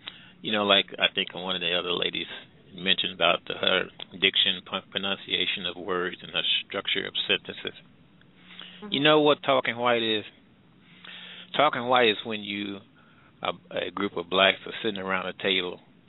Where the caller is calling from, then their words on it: Midwest, United States; I'm calling from the Midwest.